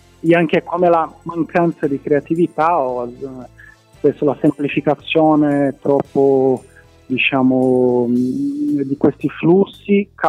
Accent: Brazil; moved away as an adult; now in Italy; io appunto mi sono laureato in ecologia in Brasile, sono brasiliano

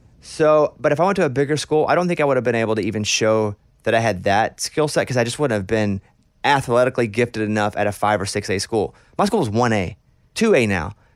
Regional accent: Arkansas, United States; like I'm from Arkansas. I didn't snow that much.

